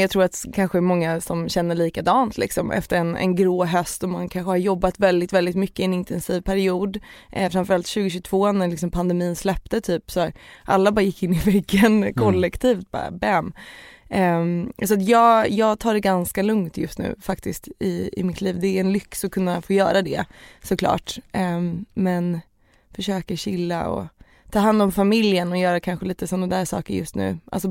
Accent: Småland, Sweden; also born or lived in Tornedalen / Haparanda; jag är uppvuxen i Småland faktiskt, min pappa och mamma flyttade dit när jag var jätteliten. Så jag är uppvuxen där, men sen så klart att det finns ett hem i Tornedalen och Haparanda

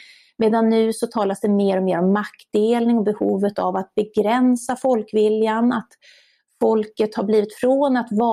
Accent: Borlänge, Dalarna County, Sweden; Jag kommer själv från Borlänge som ligger ganska nära.

